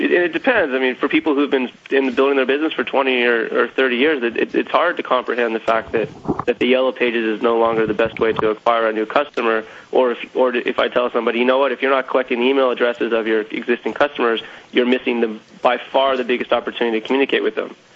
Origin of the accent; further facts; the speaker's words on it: Kansas, United States; Funny, I'm actually from Kansas, but I don't take that the wrong way.